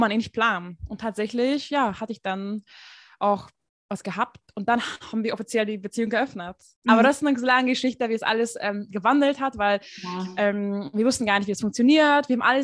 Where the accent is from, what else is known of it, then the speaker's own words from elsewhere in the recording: Hungary; German is a second language; Ich komme aus Ungarn, wo es schon sehr viel konservativer ist, muss man schon sagen.